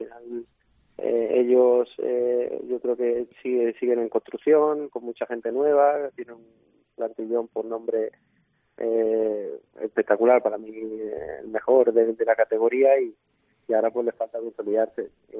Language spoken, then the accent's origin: Spanish; Region of Murcia, Spain; porque al final yo como murciano y como murcianista que me siento